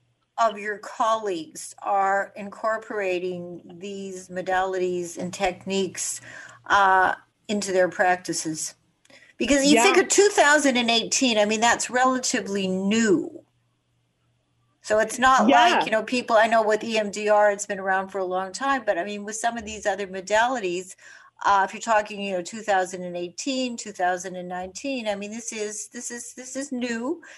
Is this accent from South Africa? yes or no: no; Canada; now in New York, United States; I'm Canadian, living in New York, of course, right now.